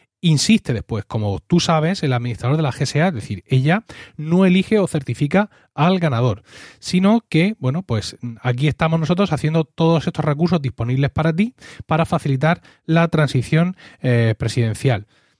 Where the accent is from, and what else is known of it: Spain